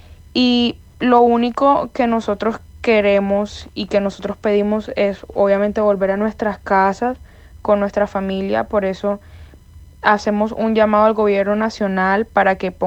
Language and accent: Spanish; Colombia; Actualmente en este barco somos 270 colombianos en el crucero